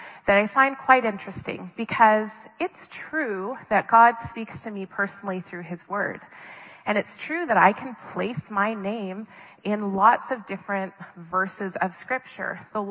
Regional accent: Minnesota, United States; I am from the States, but I'm from Minnesota, which is about as close to Canada as you can get. We do not say y'all there.

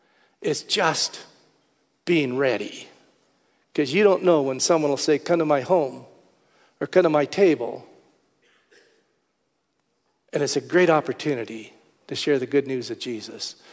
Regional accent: Alberta, Canada; I said, beef, I'm from Alberta.

